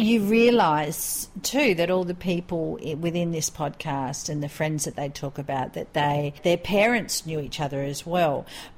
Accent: Australia; our American friends don't appear to drink as much as our Australian friends, and definitely our European friends don't appear to drink as much as our Australian friends. I reckon our British friends would drink as much as us, though.

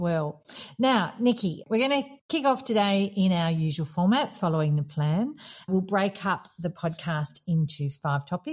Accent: Australia; now in Qatar; I'm an Aussie based here in Qatar

